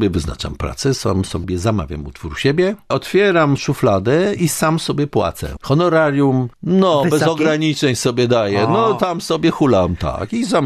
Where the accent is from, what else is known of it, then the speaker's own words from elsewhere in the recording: Wałbrzych, Lower Silesian Voivodeship, Poland; born there; Sam się urodziłem w Wałbrzychu.